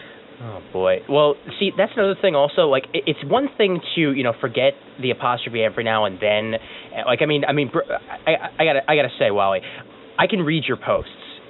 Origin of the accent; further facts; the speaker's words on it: Brooklyn, New York, United States; Yeah. I'm in New York. I'm in Brooklyn. I'm in the same damn place I've lived since I was born